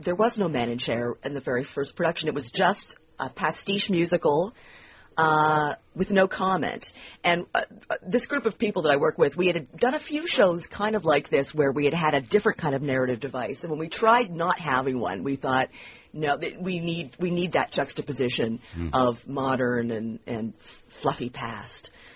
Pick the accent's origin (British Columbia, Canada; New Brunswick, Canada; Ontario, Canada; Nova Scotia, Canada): Ontario, Canada; Toronto; now in New York, United States; I'm here from New York, but originally from Toronto, where the show originated.